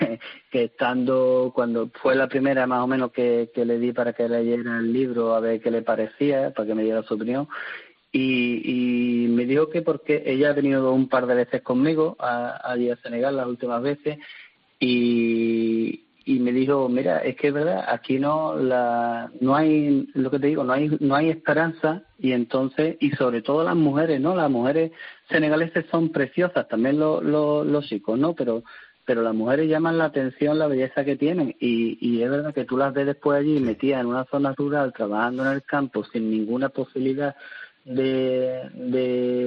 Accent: Puerto Real, Andalusia, Spain; Yo soy de Puerto Real y es un pueblo muy de aquí de Cádiz, muy solidario.

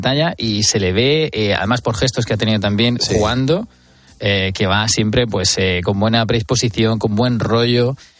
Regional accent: Murcia, Region of Murcia, Spain; comento con gente de mi tierra es como, oye, que no se le olvide a los medios de comunicación decir que es de Murcia, del Palmar.

